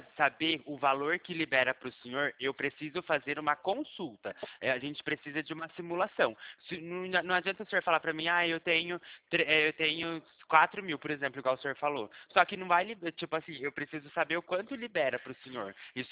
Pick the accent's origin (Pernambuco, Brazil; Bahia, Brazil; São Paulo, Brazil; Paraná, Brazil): São Paulo, Brazil; Limeira; Eu sou de Limeira, interior